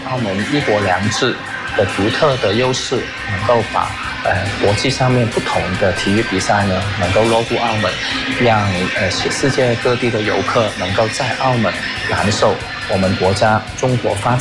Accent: Taipei, Taiwan; now in Macau; 我是台北人

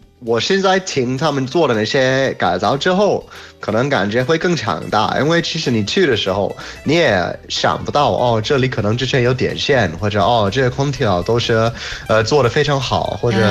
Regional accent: Harbin, Heilongjiang, China; 因为我当时也是从哈尔滨过来的。

